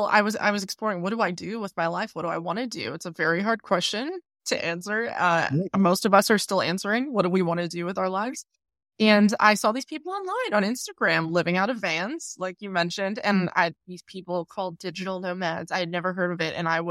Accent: Pennsylvania, United States; moved away as an adult; also born or lived in Chicago; now in Netherlands; Yes, I'm from Pennsylvania in the U.S., and I had been living in Chicago before I left and went traveling in 2017

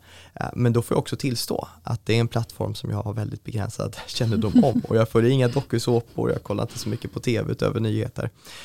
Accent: Skövde, Västra Götaland County, Sweden; hemma i Skövde i min hemkommun, på min gamla kommunala gymnasieskola

